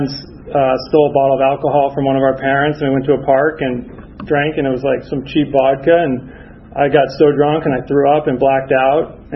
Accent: Northern United States, United States; I grew up in the North, so I'm a Yankee, but now I'm a damn Yankee because I met a girl and I'm staying down here, so you guys can't get rid of me.

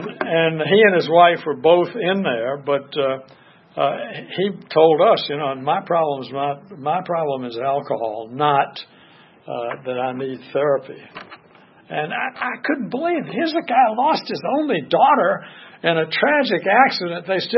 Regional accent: Newport News, Virginia, United States; Well, I grew up in Newport News across the Hampton Roads, but Norfolk.

